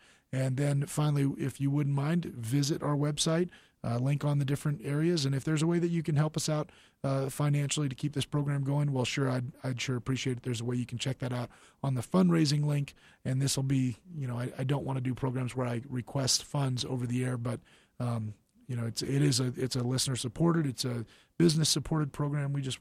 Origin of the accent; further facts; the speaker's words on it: East Coast, United States; now in Colorado, United States; I grew up on the East Coast. I surfed and skateboarded and, you know, played football and basketball and things like that.